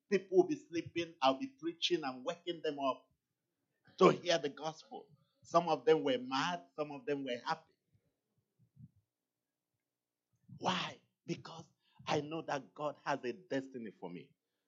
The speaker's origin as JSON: {"language": "English", "country": "Nigeria", "tie": "born there", "said": "I have always appreciated the fact that I was born in Nigeria."}